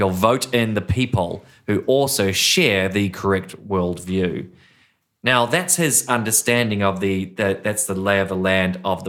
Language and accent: English; New Zealand; moved away as an adult; now in Australia; me being a New Zealander and new to this land of Australia